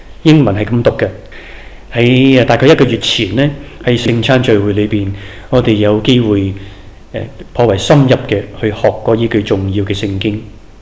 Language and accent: Cantonese; China; 我本来一个人咧，我中国人咧就唔应该自己赞自己嘅